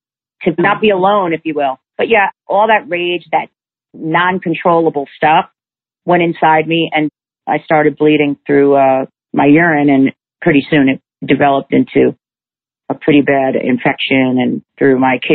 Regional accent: New York, United States; For me, I grew up in New York.

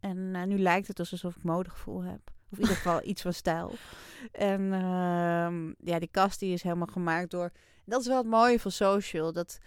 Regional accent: Amsterdam, North Holland, Netherlands; Kijk, hij komt uit Brabant en ik kom uit Amsterdam.

